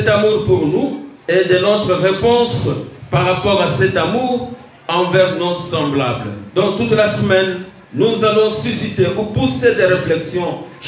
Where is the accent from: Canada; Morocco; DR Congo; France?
DR Congo; Mais un fils, chez nous, en République démocratique du Congo, la majorité juridique commence à 18 ans